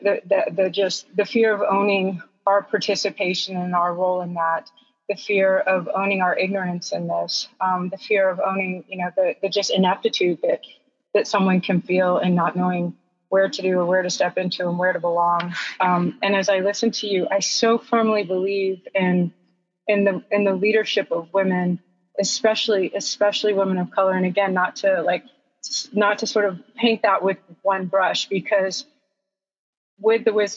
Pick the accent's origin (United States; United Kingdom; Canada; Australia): United States; the South; I stood on the other side of that system as a white woman growing up in the South.